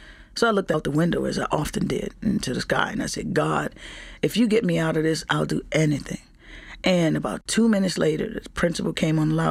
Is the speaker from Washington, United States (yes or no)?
no; New Orleans, Louisiana, United States; I was born in the Treme, and, in the Treme, there's lots of music, but we live on St. Philip Street